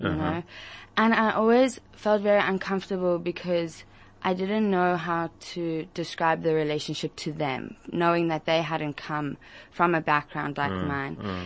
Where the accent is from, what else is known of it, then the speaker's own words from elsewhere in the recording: South Africa; I grew up in South Africa my whole life.